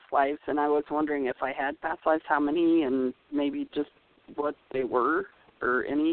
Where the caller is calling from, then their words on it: Nebraska, United States; Nebraska.